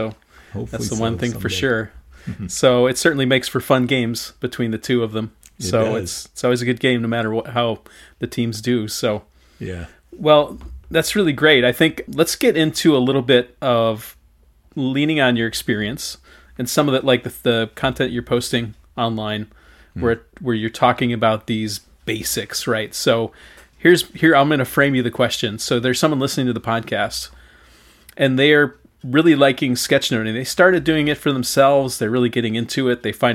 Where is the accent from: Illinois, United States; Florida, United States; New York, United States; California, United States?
Illinois, United States; Chicago; Yep, grew up in Chicago, but with a Wisconsin dad and family.